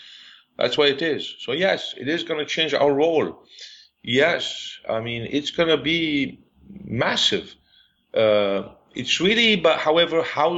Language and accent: English; United States; I'm an American.